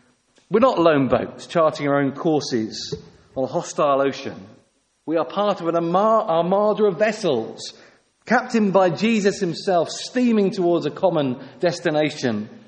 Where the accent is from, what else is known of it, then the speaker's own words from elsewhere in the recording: England, United Kingdom; We're English, aren't we?